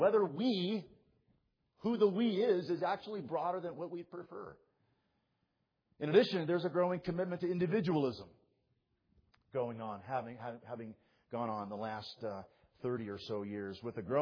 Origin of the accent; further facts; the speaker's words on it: San Jose, California, United States; I grew up in San Jose, California. And when I grew up, San Jose was really known for nothing more than plums and apricots, peaches and strawberries.